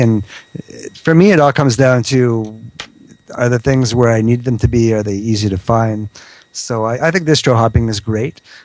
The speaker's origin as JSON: {"language": "English", "region": "Quebec", "country": "Canada", "said": "I'm not from France. I'm from Quebec. Quebec is a very, very different accent from the French, from the France, you know."}